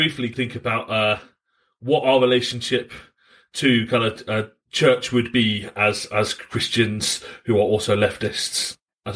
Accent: England, United Kingdom; I'm Church of England in the way that I'm English.

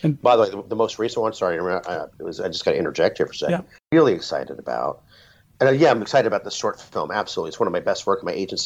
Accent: New York, United States; now in Los Angeles, United States; Because I'm from New York and I can't get a great slice of pizza if my life depended on it.

